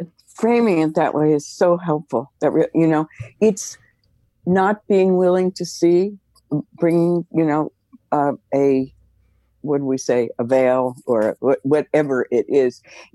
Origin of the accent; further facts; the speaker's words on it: Manhattan, New York, United States; also born or lived in New Jersey; But when I grew up in Manhattan and New Jersey and didn't have any Black friends till I was in college.